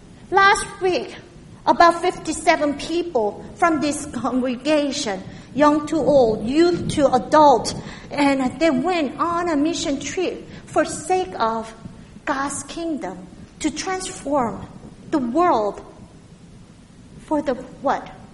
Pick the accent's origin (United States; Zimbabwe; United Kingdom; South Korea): South Korea; accent: Korean; English is a second language; You guys occasionally experience my heavy Korean accent because my tongue got trained by the kimchi culture, not the cheese culture.